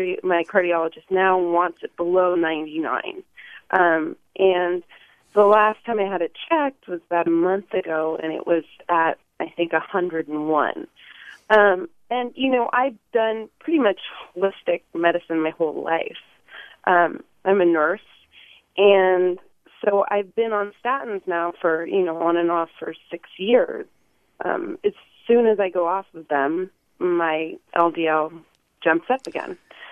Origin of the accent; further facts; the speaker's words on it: Berkeley, California, United States; I'm a 36-year-old female. I have a healthy lifestyle. I grew up in Berkeley